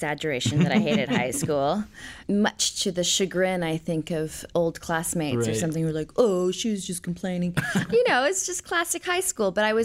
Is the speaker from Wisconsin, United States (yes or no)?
no; Portland, Oregon, United States; also born or lived in Knoxville, Tennessee / Twin Falls, Idaho / Fairfax, Virginia; I was born in Knoxville, Tennessee. I was raised, I would say, primarily in Portland, Oregon, and Twin Falls, Idaho, and Fairfax, Virginia.